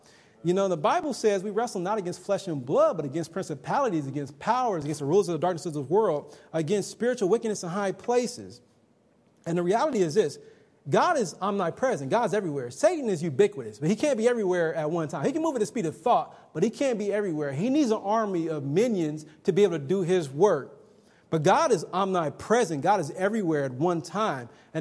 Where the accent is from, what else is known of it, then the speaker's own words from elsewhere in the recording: Ohio, United States; You remember when I was stationed in Naval Base San Diego? I'm from Ohio.